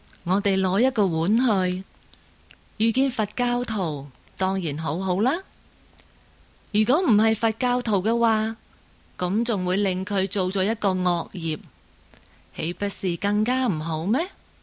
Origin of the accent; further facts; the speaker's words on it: China; 我们中国人对于来拿饭的人是怎么看的呢？